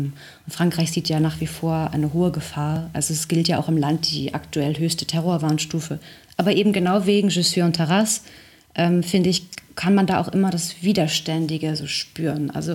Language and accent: German; Berlin, Germany; Ich bin ja Berlinerin und mit Radio 1 aufgewachsen.